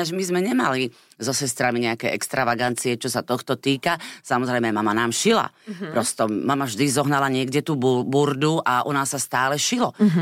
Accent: eastern Slovakia, Slovakia; iba nejaká maďarská stanica u nás na Východe tam bola.

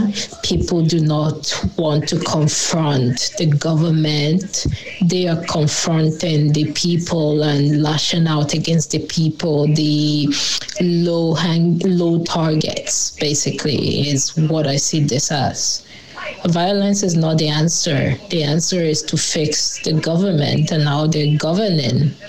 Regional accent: Ireland; I grew up in Ireland

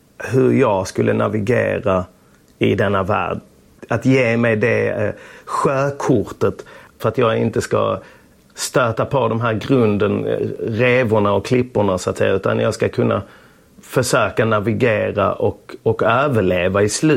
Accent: Lund, Skåne, Sweden; Tunaskolan i Lund. Jag började där i klass 1. Jag kom från Östra Torn där det fanns barn och vuxna.

